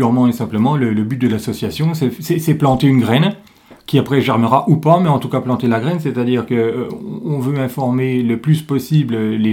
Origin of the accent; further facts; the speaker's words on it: France; chez nous, on a des chiens, enfin chez nous en France